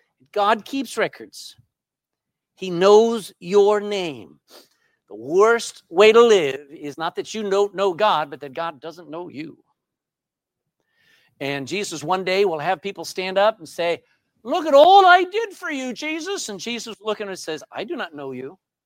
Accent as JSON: {"language": "English", "region": "Texas", "country": "United States", "said": "I'm from Texas."}